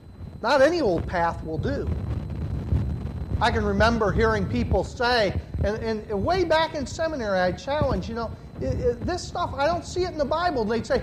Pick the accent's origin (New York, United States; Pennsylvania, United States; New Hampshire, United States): Pennsylvania, United States; I can remember growing up in Pennsylvania, northern, at least the northern part, doesn't know the meaning of a straight road.